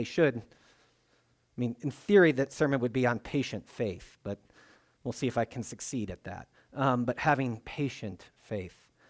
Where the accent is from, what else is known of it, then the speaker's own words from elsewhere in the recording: United States; I mean, for me, it's like, I'm an American.